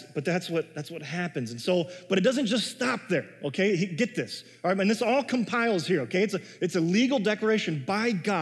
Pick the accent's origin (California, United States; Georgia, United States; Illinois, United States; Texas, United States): Illinois, United States; Chicago; as Midwesterners, we like bargains, which is true, right? It's a thing. I grew up in Chicago.